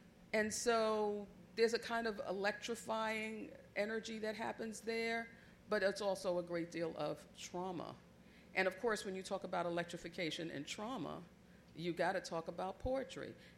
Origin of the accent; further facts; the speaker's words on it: Brooklyn, New York, United States; I'm from Brooklyn, and I'm from East New York.